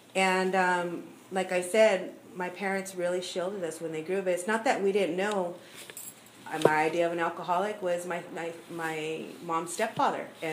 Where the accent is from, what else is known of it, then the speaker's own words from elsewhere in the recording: Guadalupe, California, United States; also born or lived in Santa Maria; we were raised in church, and I grew up in Guadalupe. I was born here in Santa Maria.